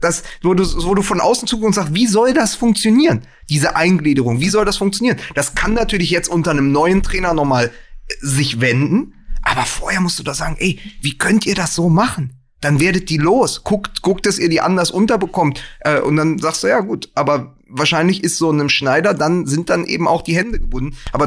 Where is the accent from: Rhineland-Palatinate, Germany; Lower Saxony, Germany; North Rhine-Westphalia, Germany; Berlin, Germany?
Berlin, Germany; als Berliner